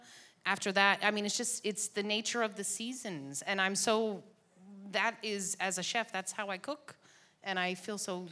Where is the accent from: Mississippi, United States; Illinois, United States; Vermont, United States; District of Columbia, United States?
Vermont, United States; I mean, growing up in Vermont, it's apples, right?